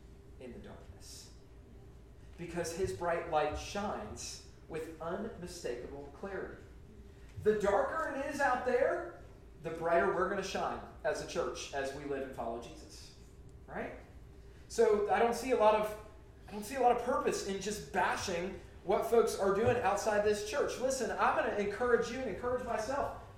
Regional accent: Florida, United States; I'm from Central Florida originally. We used to go to the beach all the time.

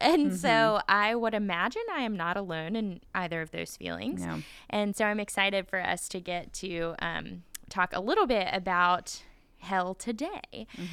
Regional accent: North Carolina, United States; And so I did grow up in a part of North Carolina

